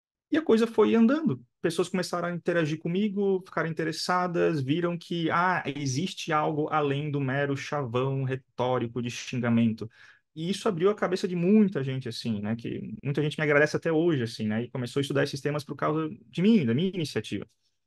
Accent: Blumenau, Santa Catarina, Brazil; Bem, eu sou de Blumenau, Santa Catarina.

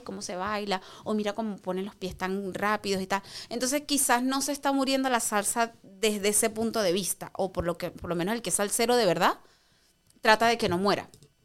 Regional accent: Venezuela; Y la salsa que nosotros bailamos en Latinoamérica, especialmente en Venezuela, porque somos venezolanos

